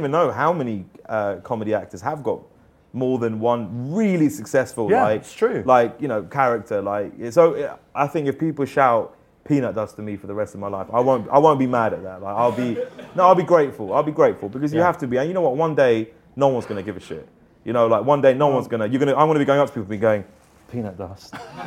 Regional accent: Hounslow, London, United Kingdom; I'm from Hounslow, so we got some of the best skunk in the world.

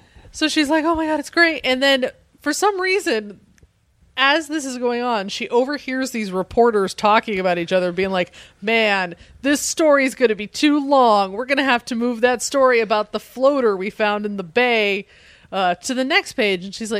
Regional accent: Colorado, United States; I grew up in Colorado.

